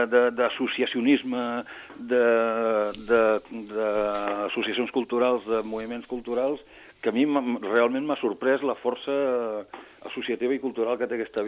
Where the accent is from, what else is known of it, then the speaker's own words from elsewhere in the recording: Sitges, Catalonia, Spain; jo soc de Sitges.